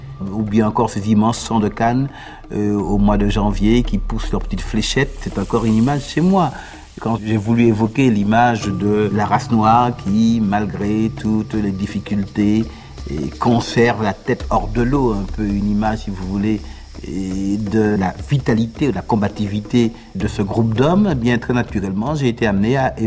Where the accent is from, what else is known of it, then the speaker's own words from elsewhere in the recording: Basse-Pointe, Martinique; born there; Je suis né à la Martinique, bien sûr, mais je suis né dans un petit village du nord de la Martinique qui s'appelle Basse-Pointe.